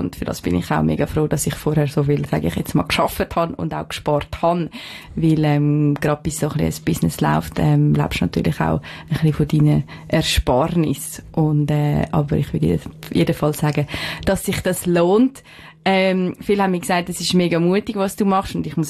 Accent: Switzerland

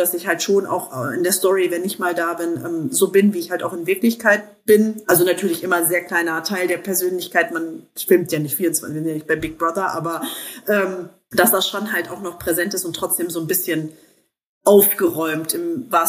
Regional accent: Bielefeld, North Rhine-Westphalia, Germany; ich komme ja aus Bielefeld, Dr. Oetker ist ja hier

